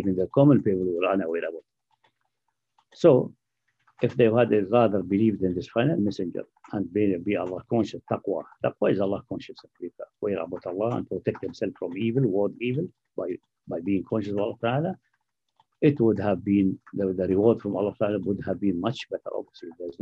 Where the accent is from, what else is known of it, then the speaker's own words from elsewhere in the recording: Nineveh, Iraq; I said, I'm from Nainawa, nearby Mosul, near Mosul. Now it's part of Mosul in Iraq.